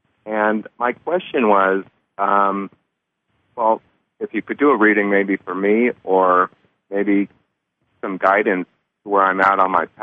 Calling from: California, United States; I'm calling from California.

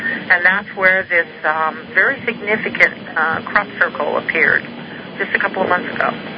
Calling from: Tennessee, United States; I'm calling from the Smoky Mountains of Tennessee.

